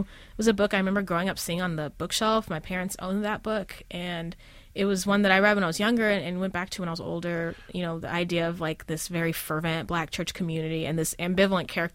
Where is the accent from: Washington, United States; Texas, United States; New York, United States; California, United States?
California, United States; Oceanside; also born or lived in Ann Arbor; So I grew up in Oceanside, which is a military town.